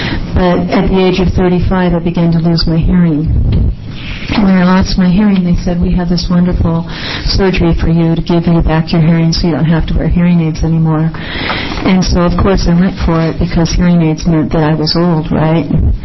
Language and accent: English; Corvallis, Oregon, United States; also born or lived in South America; I'm a born and bred Oregonian. I was born in Corvallis. Later raised in South America.